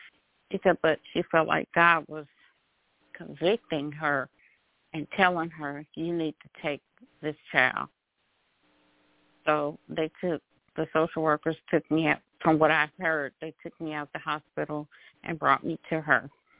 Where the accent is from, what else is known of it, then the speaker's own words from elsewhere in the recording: Birmingham, Alabama, United States; born there; First thing I want to say is I'm 57 years old. I was born in Birmingham, Alabama in 1965 to a single parent.